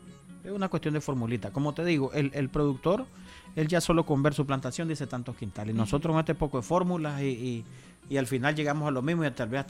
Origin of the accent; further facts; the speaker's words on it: Nicaragua; Como los nicaragüenses, que tanto nos gusta.